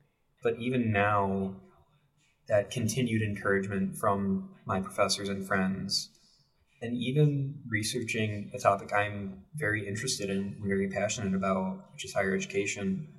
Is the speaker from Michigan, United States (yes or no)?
yes; Bedford, Michigan, United States; I'm from Bedford, Michigan, and I'm a senior studying sociology.